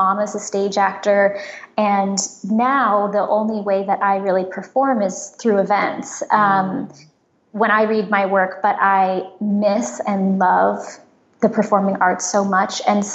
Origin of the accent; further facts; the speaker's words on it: San Francisco, California, United States; But I will say that, so I grew up in San Francisco